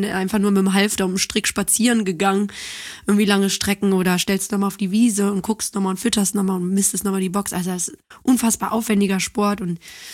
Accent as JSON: {"language": "German", "town": "Cologne", "region": "North Rhine-Westphalia", "country": "Germany", "tie": "born or raised there", "also_born_or_lived": "Düsseldorf", "said": "Ich bin ja Kölnerin mit Leib und Seele."}